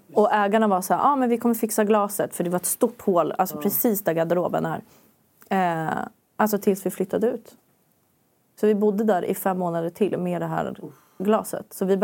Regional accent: Vårberg, Stockholm County, Sweden; jag växte upp i Vårberg. Gick Lillholmsskolan där. Bodde där med min familj.

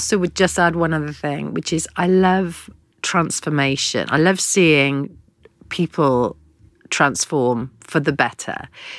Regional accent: Porthcawl, Wales, United Kingdom; it was about my hometown of Porthcawl. And Porthcawl gives me great joy going back there because my mum and dad were there since the 50s

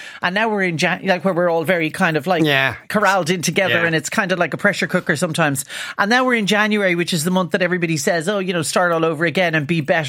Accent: Dublin, Leinster, Ireland; We're all from Dublin.

